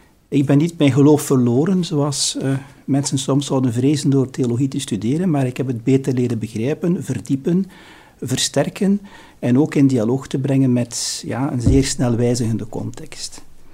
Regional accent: Flanders, Belgium; Ik ben een West-Vlaming van oorsprong. Ik ben geboren in 1965. Dat is het jaar dat het Tweede Vaticaans Concilie tot zijn einde kwam. En ik kom eigenlijk uit een heel klassiek, eigenlijk zeer katholiek familie.

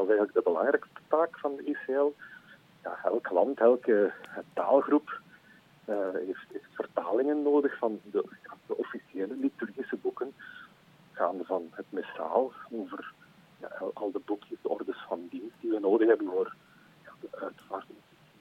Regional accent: Aalst, East Flanders, Belgium; Ik ben afkomstig uit Aalst.

